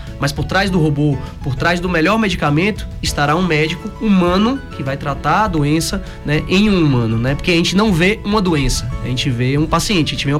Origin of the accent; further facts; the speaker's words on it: Itapetinga, Bahia, Brazil; Sou de Itapetinga, sou nascido em Itapetinga.